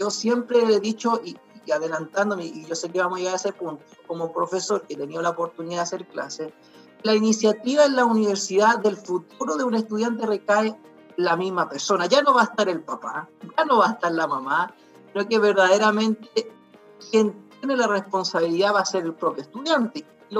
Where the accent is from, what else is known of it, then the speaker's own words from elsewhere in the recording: Rancagua, O'Higgins, Chile; siendo que tenía al lado Santiago, siendo que yo vengo de Rancagua.